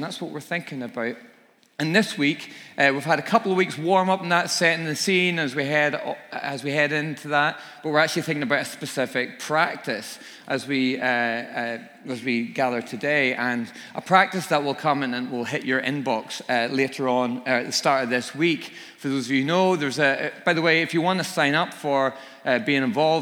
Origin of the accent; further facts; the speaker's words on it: Northern Ireland, United Kingdom; I think back to Sabbath growing up in Northern Ireland, the sort of the day off, the Sunday thing. It was suited and booted, the big Presbyterian church.